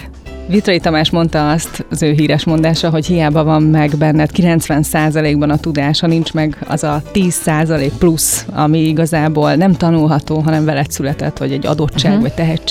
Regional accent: Pécs, Baranya, Hungary; born there; én Pécset születtem, oda jártam egyetemre, most is vannak ott kötődéseim, és egyáltalán nem éltem ott.

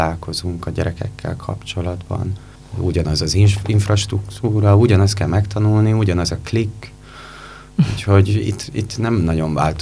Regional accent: Ózd, Borsod-Abaúj-Zemplén, Hungary; egy ózdiként azért nehéz olyan iskolát találni

